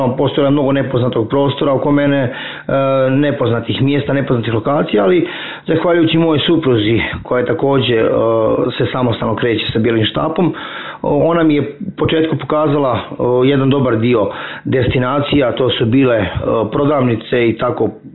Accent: Koceljeva, Mačva District, Serbia; born there; also born or lived in Zemun; jer sam rođen u Srbiji, u Koceljevi, mjestu između Šapca i Valjeva.

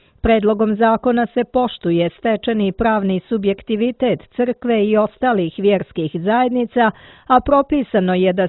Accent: Montenegro; Kod nas u Crnoj Gori nije u pitanju sukob među narodima niti rat Crnogoraca sa spoljnim neprijateljem, nego unutrašnje osvajanje slobode

